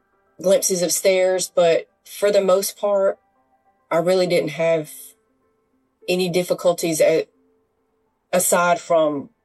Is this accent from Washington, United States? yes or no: no; Dothan, Alabama, United States; I grew up in Alabama, around Dothan, Geneva, Hartford, Slocum. That was where I grew up.